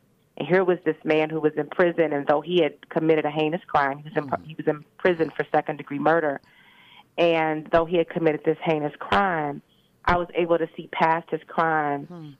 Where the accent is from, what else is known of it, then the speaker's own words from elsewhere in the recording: Detroit, Michigan, United States; I'm from Detroit originally.